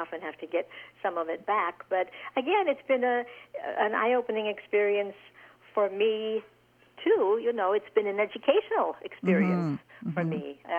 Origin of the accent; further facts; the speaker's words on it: California, United States; also born or lived in Seattle; now in Lincoln, United States; No, I was born in Seattle and raised in California.